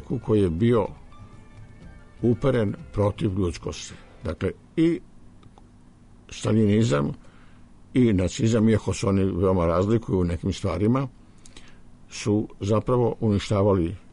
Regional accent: Czechia; Serbian is a second language; u mom rodnom gradu u Češkoj je poznajem porodice koje su tako stradale.

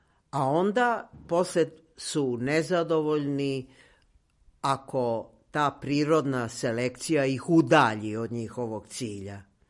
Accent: Belgrade, Serbia; born there; ja sam rođena Beograđanka, obožavam svoj Beograd

